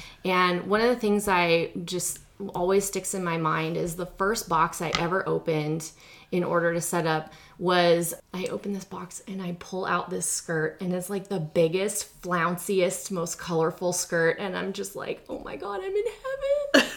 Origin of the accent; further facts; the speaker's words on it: San Diego, California, United States; I am from San Diego, North County.